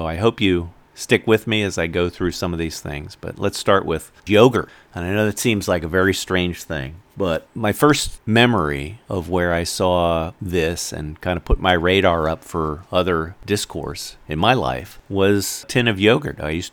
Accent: North Carolina, United States; Actually, it is the state motto of the state of North Carolina, my home state.

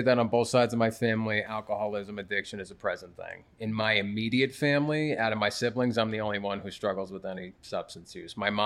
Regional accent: New Jersey, United States; So I'm Irish and Italian, which is just like the New Jersey combo. You know, that's just what it is. Most people where I grew up are the same thing.

